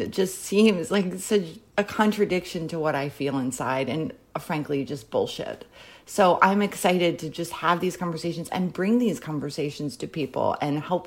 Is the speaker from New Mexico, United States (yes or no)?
no; Philadelphia, Pennsylvania, United States; now in Los Angeles, United States; I am a 47-year-old woman who lives somewhat reluctantly in Los Angeles. I'm originally from Philadelphia.